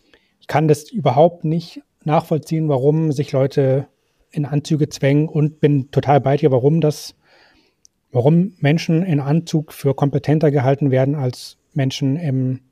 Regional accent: Bavaria, Germany; ich komme aus Bayern, habe da eine Ausbildung gemacht

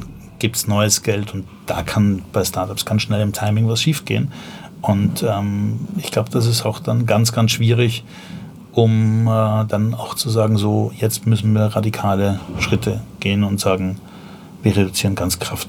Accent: Vienna, Austria; moved away as an adult; now in Berlin, Germany; Ich bin ja, als ich nach Deutschland gekommen bin, ich komme ursprünglich aus Wien, ein Mädel war schuld, bin nach Berlin gegangen, habe das Wochenende noch da geblieben. Das war Anfang der 90er.

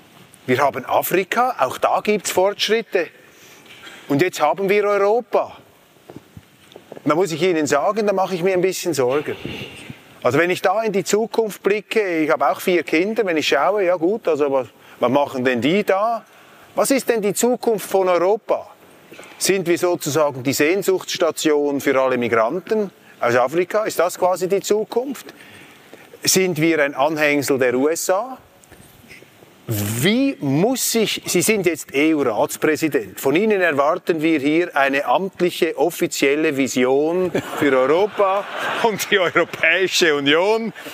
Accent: Switzerland; ich muss ja hier auch meinen USP einbringen können als Schweizer da.

